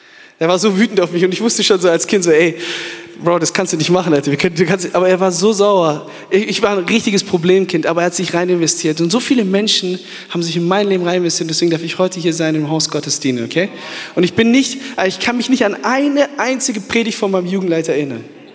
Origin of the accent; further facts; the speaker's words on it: Germany; Und wir kommen aus Deutschland. Wir sind vor 4 Jahren nach Köln gezogen